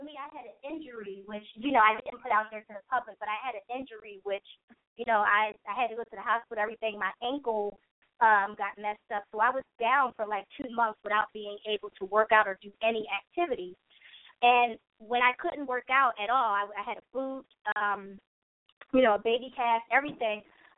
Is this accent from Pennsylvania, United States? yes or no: yes; Philadelphia, Pennsylvania, United States; now in California, United States; I grew up in Philadelphia in New Jersey, growing up out here in Cali